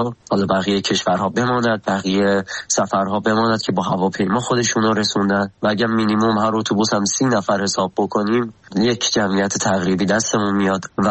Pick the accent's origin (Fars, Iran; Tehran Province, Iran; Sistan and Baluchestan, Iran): Tehran Province, Iran; Tehran; born there; 25 سالمه، متولد تهرانم.